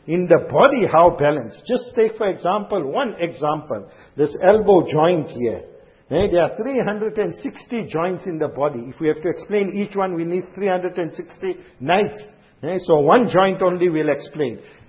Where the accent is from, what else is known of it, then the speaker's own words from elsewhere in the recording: Azadville, Gauteng, South Africa; now in Durban, South Africa; When a child is born, we come from Azadville, Joburg.